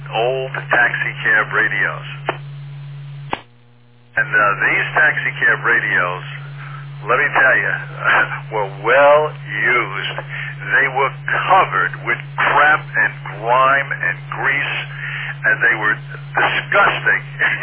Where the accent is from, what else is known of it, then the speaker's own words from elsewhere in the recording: Port Washington, New York, United States; also born or lived in Roslyn; I grew up in Port Washington, also lived in Roslyn.